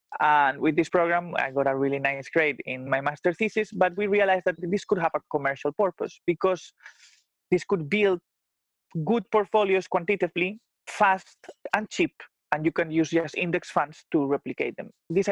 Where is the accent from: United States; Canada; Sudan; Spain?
Spain; Santiago de Compostela, Galicia; English is a second language; So I am from Spain, from a city or town called Santiago de Compostela.